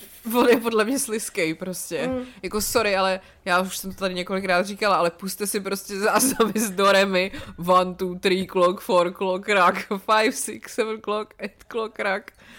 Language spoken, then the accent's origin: Czech; České Budějovice, South Bohemian Region, Czechia; Máma do dneška má trauma z jednoho vystoupení, co jsme byli u nás v Sokolovně v Budějcích na Dádě, když jsem byla malá.